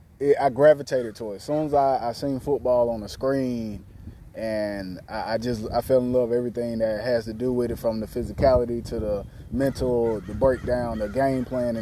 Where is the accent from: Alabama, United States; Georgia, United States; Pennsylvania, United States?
Alabama, United States; Mobile; I was born and raised in Creighton. That's kind of midtown. That's the midtown area of Mobile.